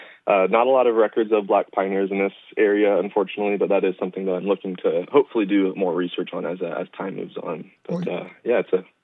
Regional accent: Kansas, United States; also born or lived in San Diego, United States; Yeah, so I'm originally from San Diego. I've moved around a little bit throughout my life. I grew up in Kansas

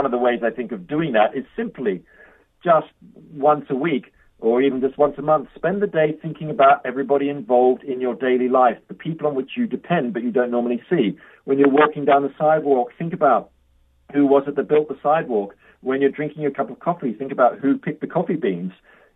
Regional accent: Australia; when I was a 13-year-old, and I haven't thought about this for years, actually, when I was growing up in Australia

